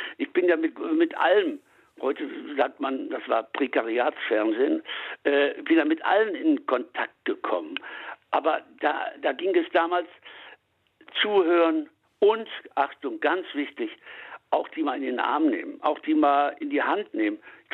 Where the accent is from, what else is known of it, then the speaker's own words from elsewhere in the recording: Münster, North Rhine-Westphalia, Germany; born there; ich bin gebürtiger Münsteraner